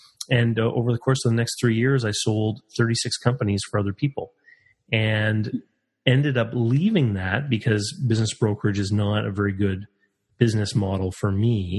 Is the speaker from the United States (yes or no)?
no; Canada; And because I'm Canadian, of course, I also had a snowblower business where I would clean driveways in the wintertime and mow a few lawns.